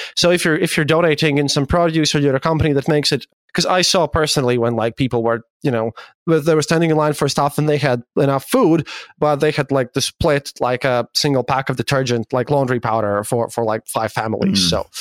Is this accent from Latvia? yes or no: yes; Latvia; And I'm like, "Hello, Latvia here."